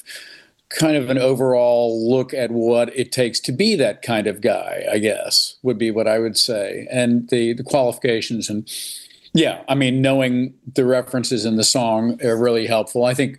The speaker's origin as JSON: {"language": "English", "town": "Winston-Salem", "region": "North Carolina", "country": "United States", "tie": "born or raised there", "said": "It's absolutely part of the pantheon for all of us growing up in Winston-Salem."}